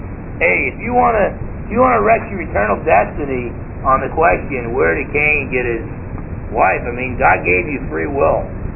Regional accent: New Jersey, United States; born there; I was born in North New Jersey.

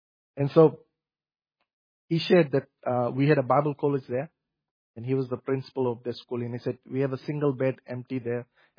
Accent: Fiji; I'm originally from Fiji

